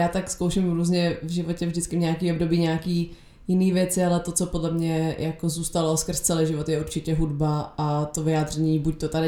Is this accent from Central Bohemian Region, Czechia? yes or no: no; Hradec Králové, Hradec Králové Region, Czechia; now in Prague, Czech Republic; já jsem z Hradce Králové, takže tam jsem tancovala v Energy 49, pak v T-Bassu, pak ve Steels a pak jsem se přestěhovala do Prahy